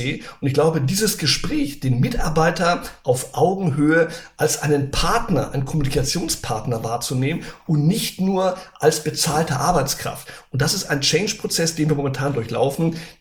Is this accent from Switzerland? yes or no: no; Brazil; Ich bin in Brasilien groß geworden und da habe ich immer alles, was mich da in dem Sitio, in den Bergen umtrieben hat, aufgeschrieben.